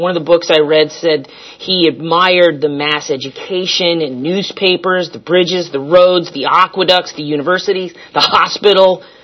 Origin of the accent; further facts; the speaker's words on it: Scottsbluff, Nebraska, United States; It was significant to me growing up in the Midwest because at a young age